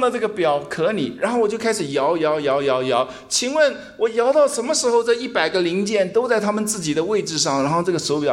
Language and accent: Chinese; China; 所以我们中国人说同穷极乎痛极乎娘，穷极怎么样乎天。